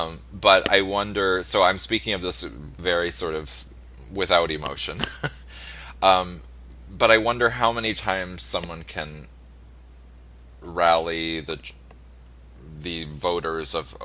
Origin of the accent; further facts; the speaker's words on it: Michigan, United States; Well, I'm originally from Michigan, so I count, sort of.